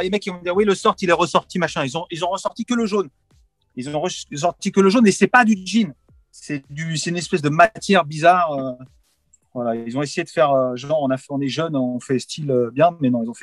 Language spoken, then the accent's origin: French; Paris, Île-de-France, France; born there; Je suis né à Paris 11e. Sur Wikipédia, ils sont trompés. Je suis né à Paris, à la limite du Marais, à Clinique des Bleuets, c'est avenue de la République.